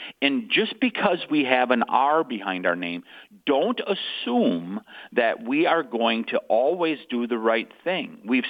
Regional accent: Wisconsin, United States; And I want to take just another second for something that's really important in my home state of Wisconsin.

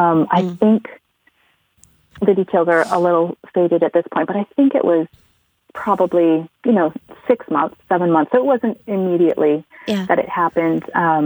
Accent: Canada; I'm from Canada, so flying to the United States was not flying home, but it was certainly closer to home.

